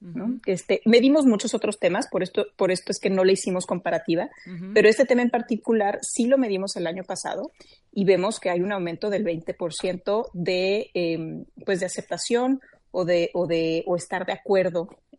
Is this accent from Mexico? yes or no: yes; Mexico; la idea es pues explorar ese tema, ver cómo estamos como mexicanos, qué estamos pensando